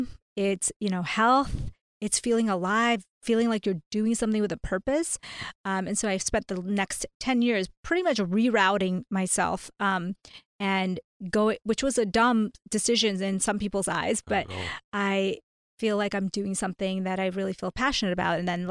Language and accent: English; India; now in United States